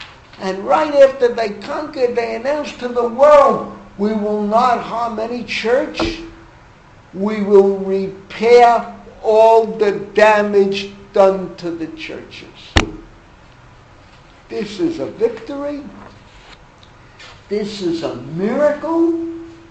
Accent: New York City, New York, United States; I grew up in the Bronx, outside the church.

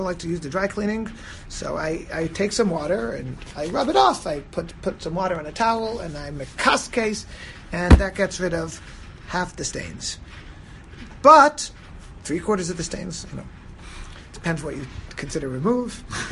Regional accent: Silver Spring, Maryland, United States; Okay, no, it's, I grew up in Silver Spring, Maryland, and we hang dried half of the clothing.

